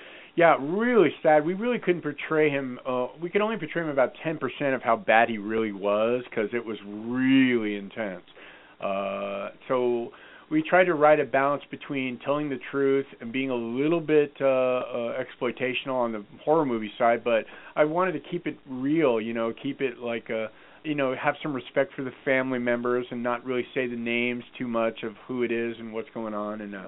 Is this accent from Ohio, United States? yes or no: no; San Francisco, California, United States; I did 17 years of repertory theater growing up in San Francisco.